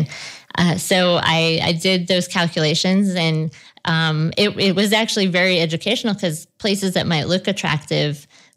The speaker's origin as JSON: {"language": "English", "town": "Butte", "region": "Montana", "country": "United States", "tie": "born or raised there", "said": "I think after growing up in Butte, I've seen politics in terms of struggles over natural resources and struggles over class"}